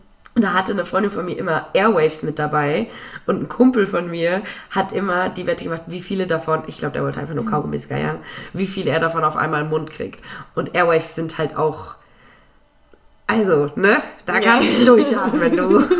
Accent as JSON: {"language": "German", "country": "Spain", "tie": "born or raised there", "said": "Das ist meine Kindheit in Spanien."}